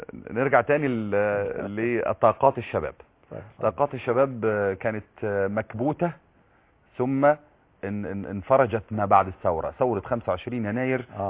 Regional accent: Mansoura, Dakahlia, Egypt; انا على فكره من المنصوره زي حضرتك

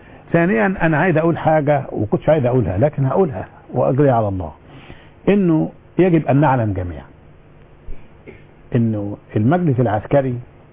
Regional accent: Egypt; احنا كلنا مصريين،

